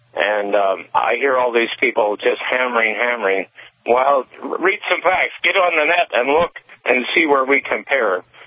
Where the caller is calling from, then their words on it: Minot, North Dakota, United States; Yes, I'm calling from Minot.